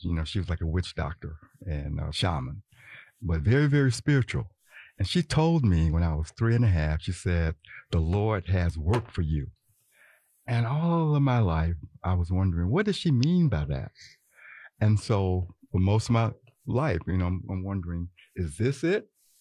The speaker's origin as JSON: {"language": "English", "region": "Louisiana", "country": "United States", "tie": "born or raised there", "said": "And so I still consider myself a country boy, you know, growing up in Northeast Louisiana, East Carroll Parish."}